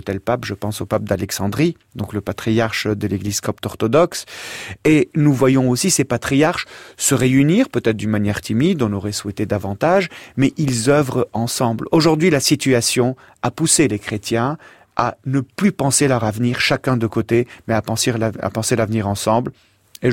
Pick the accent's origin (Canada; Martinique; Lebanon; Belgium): Lebanon; Mon enfance au Liban, bien sûr.